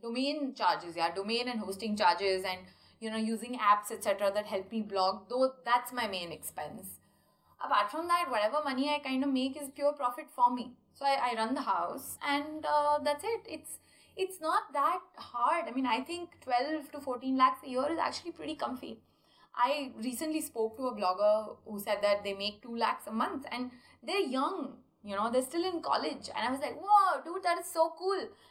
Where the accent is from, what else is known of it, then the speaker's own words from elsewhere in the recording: India; English is a second language; Just because I'm an Indian vendor and I'm working with someone from abroad, I have contracts.